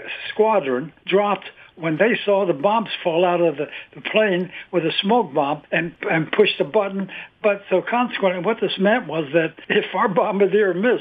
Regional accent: Delaware, United States; also born or lived in Camden, New Jersey; Well, I was born in Camden, New Jersey, and my father passed away when I was quite young, and we moved down here to Delaware with my mother's brother lived. So I went all through the high schools, all the schools in Delaware.

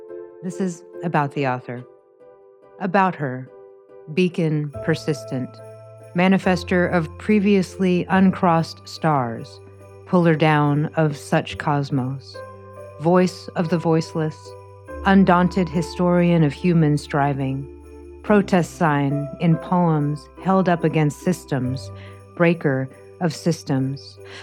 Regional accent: Houston, Texas, United States; born or raised there; also born or lived in Bangkok, Thailand; now in Arkansas, United States

